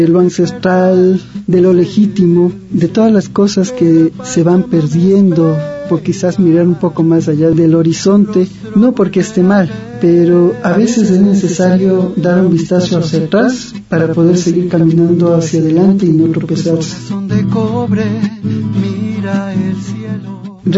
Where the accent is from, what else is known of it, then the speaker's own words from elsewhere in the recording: Ambato, Tungurahua, Ecuador; born there; nací en Ambato.